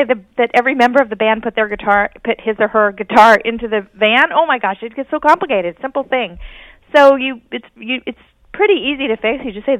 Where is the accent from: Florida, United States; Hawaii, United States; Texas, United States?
Hawaii, United States; I grew up in Hawaii speaking Hawaiian Creole, which is very non-standard.